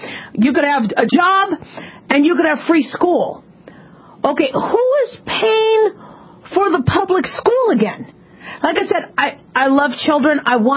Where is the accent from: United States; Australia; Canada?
United States; Los Angeles, California; born there; I was born in Los Angeles